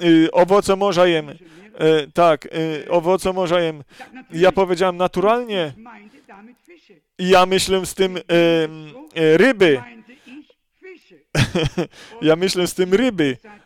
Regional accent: France; Polish is a second language; Ja jestem Francuzem

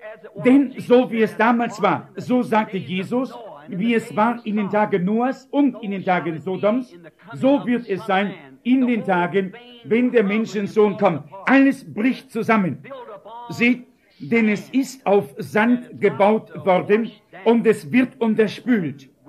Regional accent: Arizona, United States; Ich bin ja aus Arizona und ich habe eine der großen Schulen vor kurzem betrachtet

